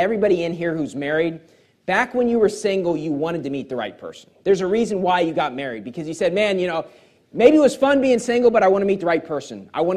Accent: West Virginia, United States; But honestly, growing up in West Virginia, it happened a lot.

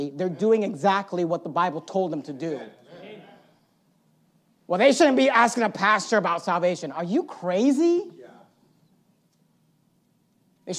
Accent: California, United States; You want to make fun of Californians, make fun of me. I'm a Californian.

